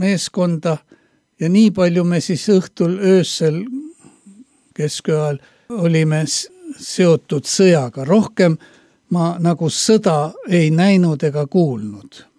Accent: Tartu, Tartu County, Estonia; born there; Kuna sündisin Tartus, Toome mäel, sünnitusmajas ja sündisin 14. detsembril 1934.

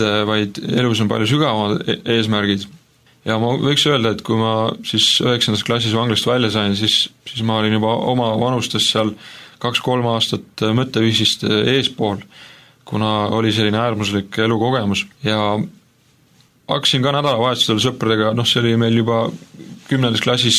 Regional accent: Saare County, Estonia; Minu lapsepõlv möödus Saaremaal. Ja olen sündinud Saaremaal ja ma ema isa, emad ei olnud kristlased ja minu suguvõsas ei olnud peaaegu mitte kedagi, kes oleks usuga seotud.

